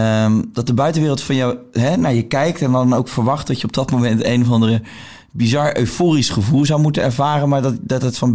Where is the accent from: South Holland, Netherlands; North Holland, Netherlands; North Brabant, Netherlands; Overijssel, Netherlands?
South Holland, Netherlands; Rotterdam; also born or lived in Bangkok, Thailand; ik ben een stadsjongen. Ik kom uit Rotterdam en ik heb dat altijd leuk gevonden.